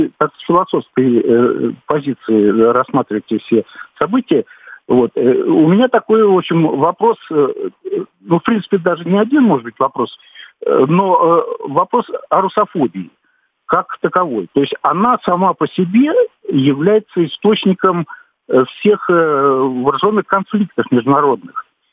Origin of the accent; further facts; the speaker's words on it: Saint Petersburg, Russia; я пенсионер из Петербурга тоже.